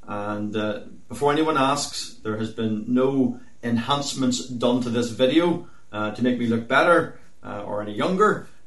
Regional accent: United States; born there; Now, I was born in America in 1970.

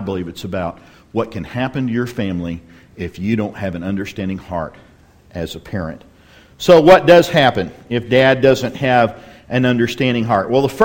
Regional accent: Texas, United States; I grew up in West Texas with bull nettles

